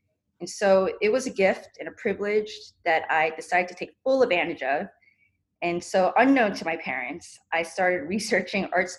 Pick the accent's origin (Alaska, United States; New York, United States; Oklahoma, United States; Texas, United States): New York, United States; Long Island; also born or lived in Queens; So I was born in Queens, and then my family moved to Long Island, and I grew up there.